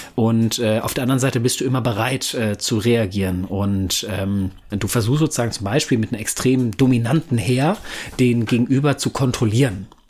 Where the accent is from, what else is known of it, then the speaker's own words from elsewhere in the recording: North Rhine-Westphalia, Germany; Ich komme ja ursprünglich aus dem Pott